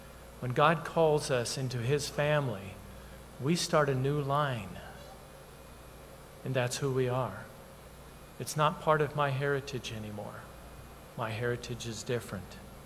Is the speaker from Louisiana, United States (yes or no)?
no; Wisconsin, United States; If I go back to my hometown in Wisconsin, I still have my family name on a little cutout where I would receive my bulletin